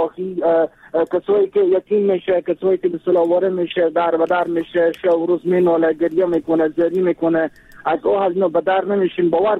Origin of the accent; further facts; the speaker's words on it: Afghanistan; شما هم افغانیم، اینا ما هم افغانیم،